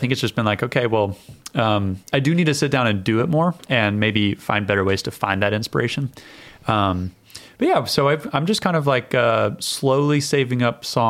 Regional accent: Oklahoma, United States; we're both from Eastern Oklahoma

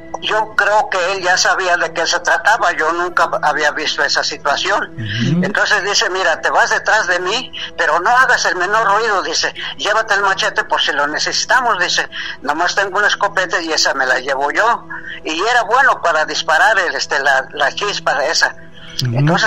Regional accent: Sultepec, State of Mexico, Mexico; este sucedió allá en mi pueblo, allá se llama Sultepec, Estado de México.

